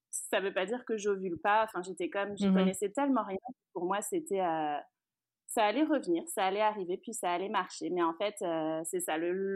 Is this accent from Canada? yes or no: no; France; moved away as an adult; Alors moi, j'ai 33 ans, donc je suis française, on s'est expatriée ici.